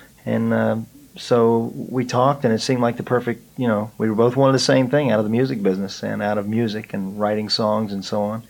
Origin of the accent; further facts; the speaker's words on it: Cincinnati, Ohio, United States; also born or lived in West Virginia / North Carolina / Boston / Los Angeles; Well, like you said, I was born in Cincinnati. And raised most of my life, I guess, back in Ohio, West Virginia. Spent some time in North Carolina and ended up in Boston for about 12 years and then moved on to L.A.